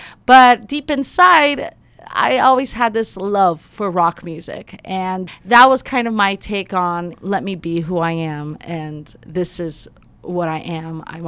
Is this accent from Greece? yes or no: yes; Greece; also born or lived in Los Angeles, United States; And my dad, I come from Greece.